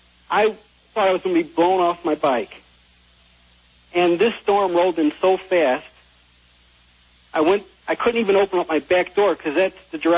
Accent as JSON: {"language": "English", "town": "Chicago", "region": "Illinois", "country": "United States", "tie": "born or raised there", "said": "I'm calling you from Chicago."}